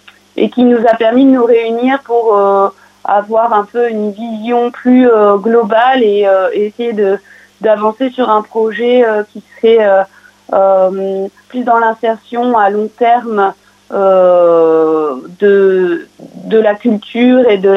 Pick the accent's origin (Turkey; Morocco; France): France; Pressagny-l'Orgueilleux, Normandy; Alors, moi, je suis une Pressacanienne pure souche. J'ai grandi à Pressacanie-l'Orgueilleux